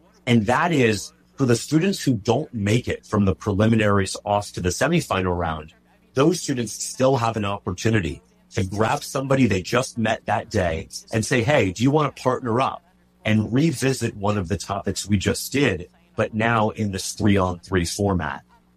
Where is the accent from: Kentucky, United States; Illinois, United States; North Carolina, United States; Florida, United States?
Florida, United States; Fort Lauderdale; not too far from where I grew up in Fort Lauderdale